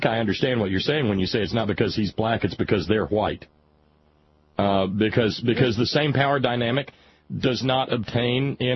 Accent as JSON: {"language": "English", "region": "the South", "country": "United States", "tie": "born or raised there", "said": "growing up in the South as I did, you know, I didn't go to segregated high schools or anything."}